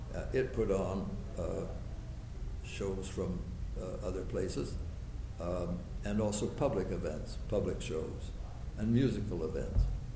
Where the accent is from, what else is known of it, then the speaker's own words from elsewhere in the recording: Canada; I took French for several years, for example, beyond the required time, thinking that I would, as a Canadian, should have it